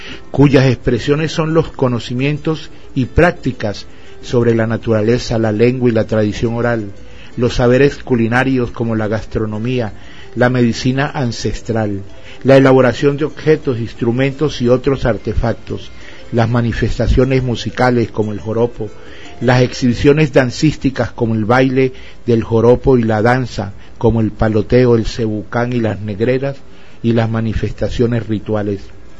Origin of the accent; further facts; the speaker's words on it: Llanos, Colombia; Soy llanero.